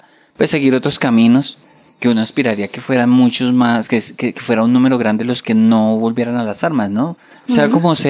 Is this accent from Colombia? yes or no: yes; Colombia